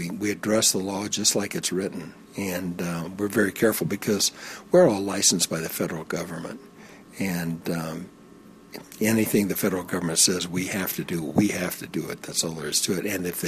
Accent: United States; I'm an American. I'm a free person.

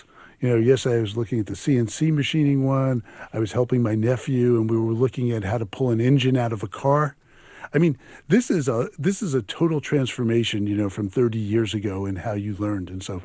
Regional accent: New York City, New York, United States; you know, I grew up in New York City, I'd get on a bus and I'd go to the public library

